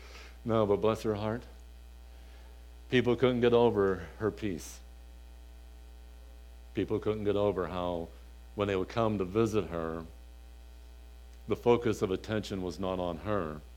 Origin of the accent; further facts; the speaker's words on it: Mahaffey, Pennsylvania, United States; It was my hometown, an old town called Mahaffey, but really I lived in a village called Bethlehem, is where I lived at.